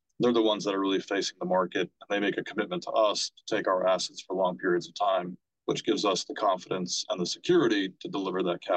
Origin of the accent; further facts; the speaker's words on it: London, United Kingdom; I grew up in London